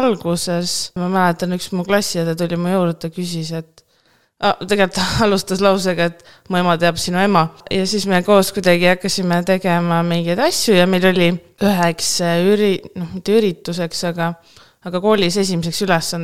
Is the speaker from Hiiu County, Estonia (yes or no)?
yes; Hiiu County, Estonia; ja olen põline hiidlane , isa on hiidlane , ema Tallinnast